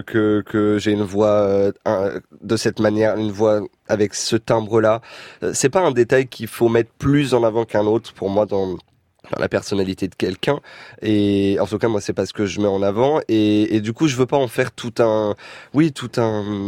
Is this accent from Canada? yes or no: no; Créteil, Île-de-France, France; Voilà, j'ai grandi à Créteil.